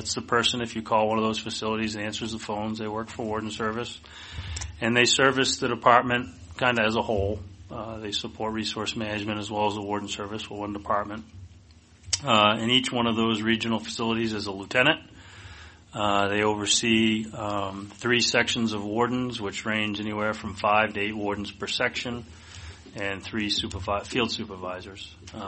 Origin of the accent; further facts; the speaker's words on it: Gray, Maine, United States; We had two gravel pits in Gray. I grew up in Gray.